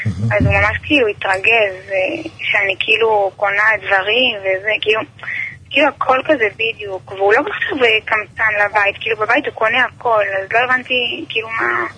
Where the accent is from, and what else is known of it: Central Israel, Israel